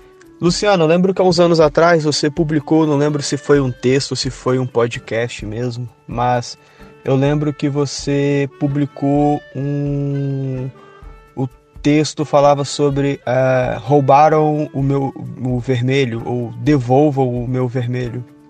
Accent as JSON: {"language": "Portuguese", "region": "Espírito Santo", "country": "Brazil", "said": "tenho 30 anos, sou daqui do Espírito Santo."}